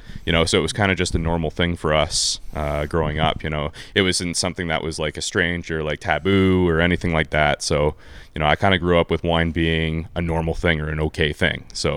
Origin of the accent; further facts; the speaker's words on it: Canada; So, you know, I mean, we're a Canadian family through and through. I mean, neither of my parents immigrated or anything like that.